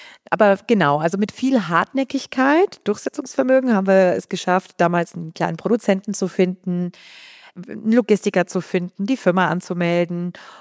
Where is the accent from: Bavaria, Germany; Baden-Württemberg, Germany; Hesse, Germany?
Bavaria, Germany; Also ich komme aus Bayern, ich bin mit Brot und Brezen groß geworden, ja.